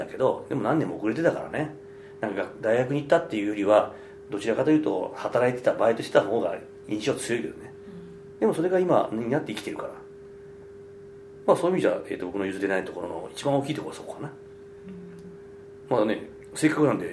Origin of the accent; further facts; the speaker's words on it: Hiroshima, Japan; 僕は広島で育った人間なんで